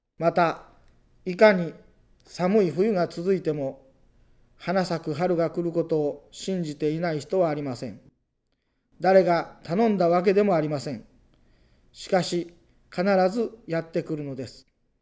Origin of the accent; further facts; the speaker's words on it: Nagano, Japan; born there; 私は信州の寺に生まれ、学校も宗門の大学に進みました